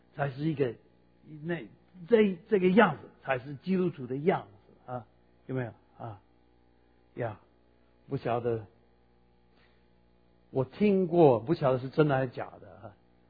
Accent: United States; Chinese is a second language; now in Taiwan; 我在台湾不久啊，我是美国人，在台湾在中国教会里面不久

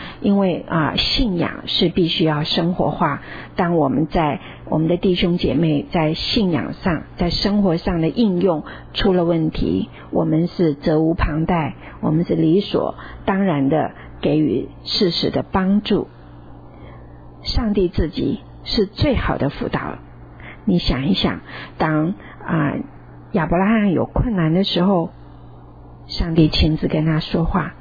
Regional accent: China; 我们中国人常说预防胜于治疗，预防胜于治疗。

